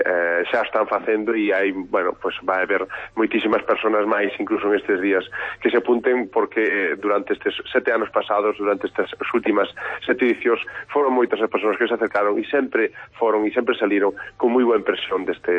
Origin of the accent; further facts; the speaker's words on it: Cervo, Galicia, Spain; todos aqueles encantos dos que somos moitos de Cervo, que falamos deles e eu entre eles